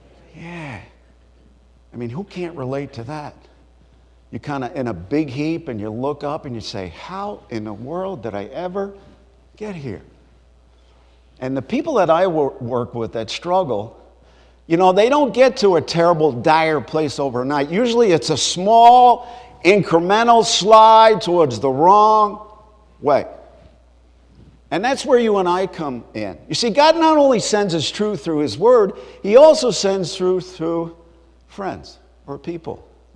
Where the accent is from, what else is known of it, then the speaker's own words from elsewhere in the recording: Bronx, New York, United States; born there; I was born in the South Bronx. Most people don't get out of there alive.